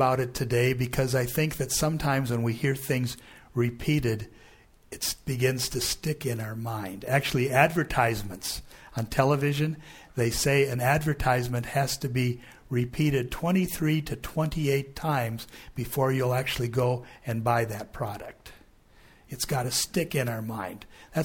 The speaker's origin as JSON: {"language": "English", "town": "Spooner", "region": "Wisconsin", "country": "United States", "said": "Just like I'm a Spoonerite. I'm an ite from Spooner."}